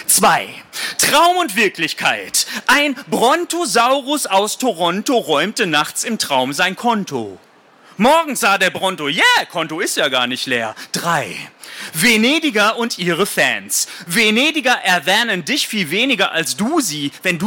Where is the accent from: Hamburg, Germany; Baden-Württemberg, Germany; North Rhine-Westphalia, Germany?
North Rhine-Westphalia, Germany; Essen; ein Katernberg ist ein Stadtteil meiner Heimatstadt Essen.